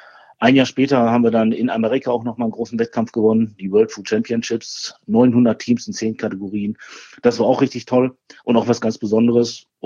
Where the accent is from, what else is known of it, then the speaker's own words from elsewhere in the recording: Bochum, North Rhine-Westphalia, Germany; ich komme aus Bochum. Ich bin auch gebürtiger Bochumer und Ruhrpottler mit ganzem Herzen. Und ich lebe auch weiterhin in Bochum und ich möchte auch gerne hier leben bleiben. Ich bin 48 Jahre alt